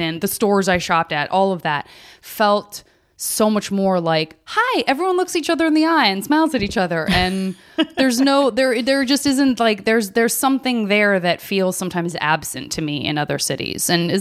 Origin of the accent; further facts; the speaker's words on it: Arizona, United States; I'm from Arizona. There's a very big cultural mix there, but it's primarily Hispanic and Caucasian